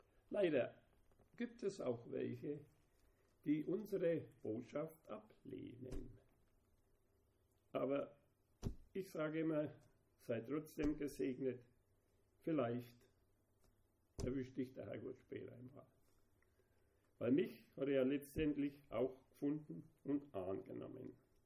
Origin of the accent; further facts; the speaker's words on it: Gunzendorf, Germany; Ich komme aus Gunzendorf, wiedergeboren in Jesus Christus seit 2008.